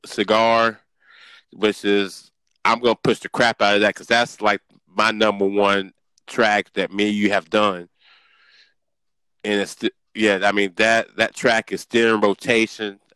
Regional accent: Mount Pleasant, North Carolina, United States; now in Gastonia, United States; I'm from Mount Pleasant, class of 2000, but I reside here in Gastonia.

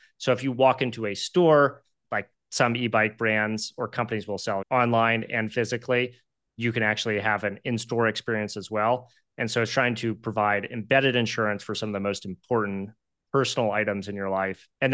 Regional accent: Maryland, United States; So I grew up on a farm in Maryland.

